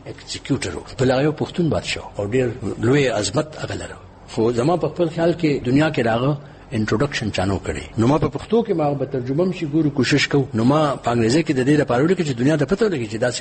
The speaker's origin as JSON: {"language": "Pashto", "country": "Pakistan", "said": "زه مخکې پښتون یم بیا پاکستاني یم بیا مسلمان یم"}